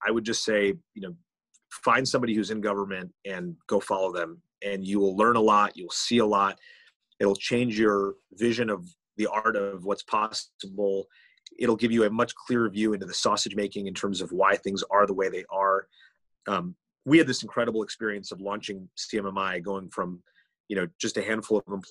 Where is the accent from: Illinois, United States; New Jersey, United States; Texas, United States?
New Jersey, United States; because it was close to where I grew up in New Jersey.